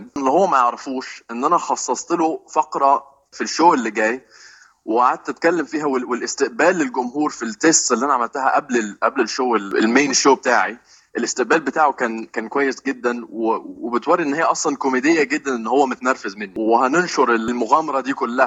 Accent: Egypt; now in Australia; أنا بتكلم على أصولي المسلمة وعلى أساس إن أنا جاي من بلد عربية وساكن في أستراليا

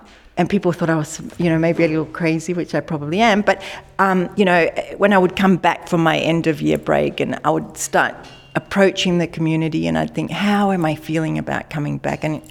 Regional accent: Sydney, New South Wales, Australia; I grew up in Sydney

